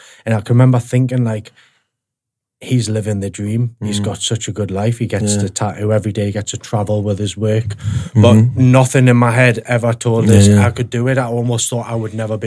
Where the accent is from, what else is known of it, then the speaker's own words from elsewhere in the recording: Newcastle, North East England, United Kingdom; I guess that's just part of growing up in Newcastle, isn't it?